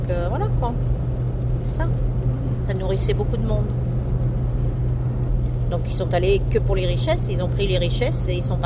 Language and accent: French; Rouen, Normandy, France; born there; Moi je suis née à Rouen, mais je suis d'origine algérienne. Mes parents sont algériens. Mon papa est arrivé en France en 1946 et maman est arrivée en 1953.